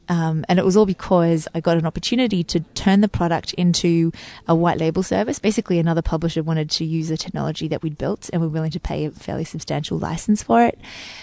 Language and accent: English; Sydney, New South Wales, Australia; I'm from Sydney.